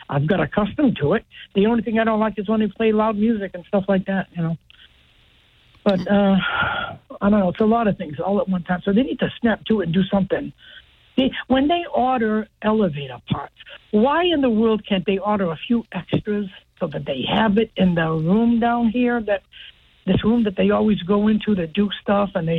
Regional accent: United States; born there; I said, but I have a right to move. I'm an American-born citizen. I have rights.

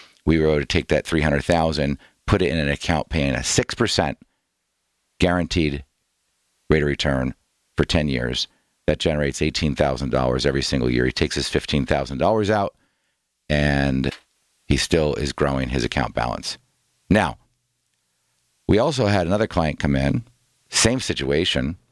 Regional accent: New Jersey, United States; Vernon Vikings I played for, yeah. Quad A school, up in northern New Jersey.

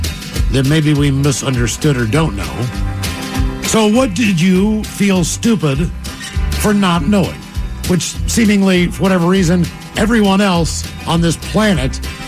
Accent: West Virginia, United States; Look, I grew up in West Virginia. There's a lot of soul food cooking in that state.

